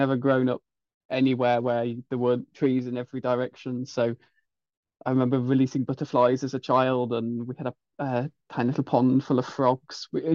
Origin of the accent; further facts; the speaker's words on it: East Midlands, United Kingdom; I grew up in the Peak District, so in the middle of a national park.